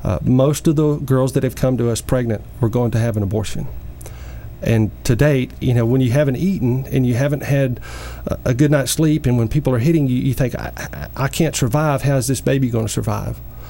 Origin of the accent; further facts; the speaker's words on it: Texas, United States; now in Guatemala; You'd never guess I was from West Texas.